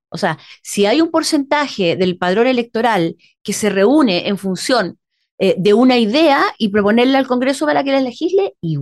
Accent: Los Lagos, Chile; Estamos viendo en Chiloé, yo que soy chilota

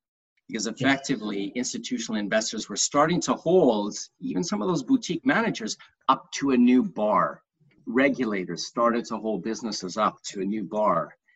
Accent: Canada; I'm Canadian by background

